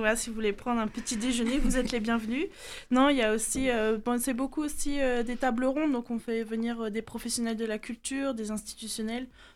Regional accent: Brittany, France; Moi, je viens de Bretagne, par exemple.

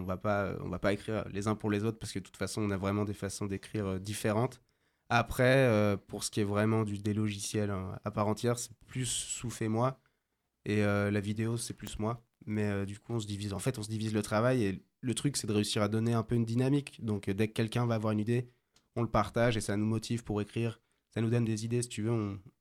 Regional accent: Rouen, Normandy, France; On est tous de Rouen, en fait.

